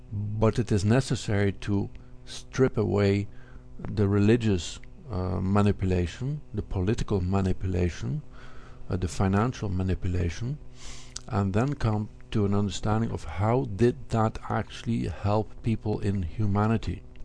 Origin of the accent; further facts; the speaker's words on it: Netherlands; I grew up in the Netherlands, and then the school teacher had the history lesson about the English wars